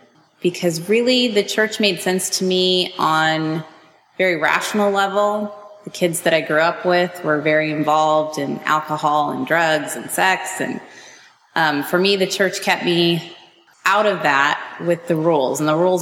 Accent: Midwest, United States; I grew up in the Midwest, and there just wasn't a whole lot to the whole culture, church culture there.

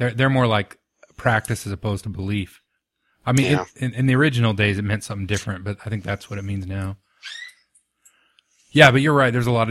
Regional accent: Utah, United States; And I said, yeah, I was from Utah.

